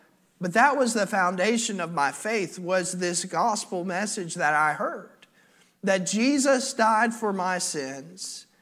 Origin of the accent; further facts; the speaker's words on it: Alabama, United States; born there; I was born in Alabama, and one thing that happens in Alabama is when you are born, you go home in one of two outfits.